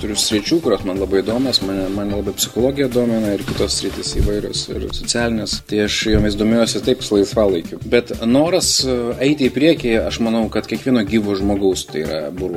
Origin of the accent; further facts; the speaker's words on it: Vilnius, Vilnius County, Lithuania; aš esu vilnietis ir Vilnius yra nuostabus miestas